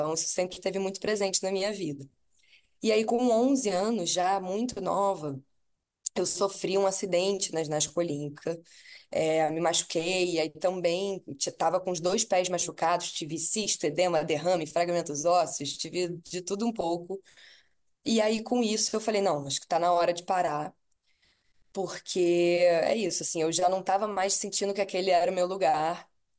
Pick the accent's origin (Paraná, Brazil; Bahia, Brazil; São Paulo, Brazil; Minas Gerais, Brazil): Bahia, Brazil; Salvador; also born or lived in Rio de Janeiro; eu nasci no Rio, mas eu morei um tempinho em Salvador. E as minhas primeiras memórias são de lá.